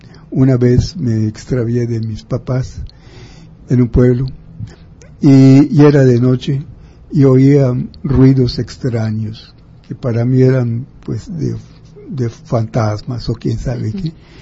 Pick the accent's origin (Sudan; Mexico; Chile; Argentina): Mexico; Yucatán; Y por otro lado, yo como yucateco pues le he oído desde pequeño.